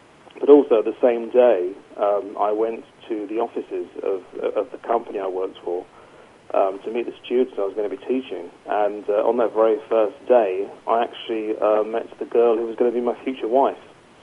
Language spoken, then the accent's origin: English; Worthing, South East England, United Kingdom; moved away as an adult; So I contacted a local language school in my hometown of Worthing and managed to get a job teaching English to foreign students there for a few weeks.